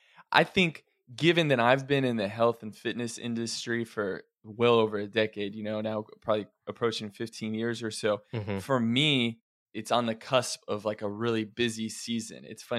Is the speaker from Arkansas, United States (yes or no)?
no; Oregon, United States; also born or lived in Idaho; I mean, I grew up, a lot of my childhood was in Oregon and Idaho